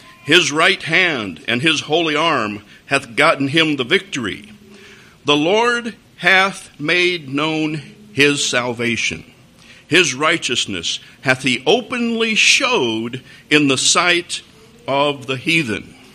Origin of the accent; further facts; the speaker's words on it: Colorado, United States; now in Kuwait; Where I grew up, the place where I grew up in Colorado didn't have a whole lot of immigrants, so most of the kids in my school, they were just like me.